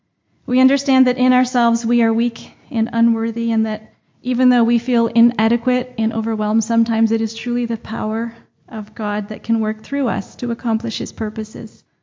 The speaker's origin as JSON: {"language": "English", "region": "Nova Scotia", "country": "Canada", "said": "I am originally from Nova Scotia in Canada, and our family lives in New Brunswick."}